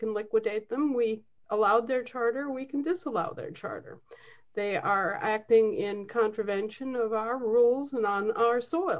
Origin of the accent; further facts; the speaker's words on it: United States; because, you see, I'm an American and I have my state citizenship if I want it